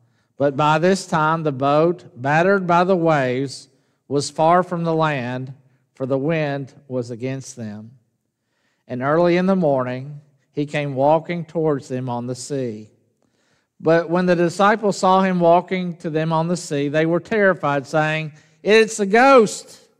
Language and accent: English; Jackson, Tennessee, United States; The one that comes to first to my mind is the one I grew up in Jackson, Tennessee.